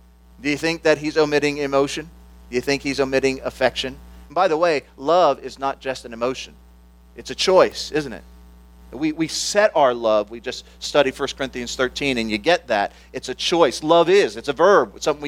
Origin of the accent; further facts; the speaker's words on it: United States; now in United Kingdom; And that, and particularly in Britain, I'm the most expressive person probably in our church as an American.